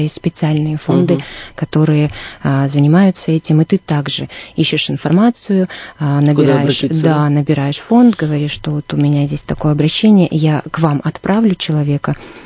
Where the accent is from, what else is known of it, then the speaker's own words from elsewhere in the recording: Bratsk, Irkutsk Oblast, Russia; now in Irkutsk, Russia; Моя малая родина. Это город Братск, там я выросла, там я получила свои два образования. В 2005 году я переехала в город Иркутск.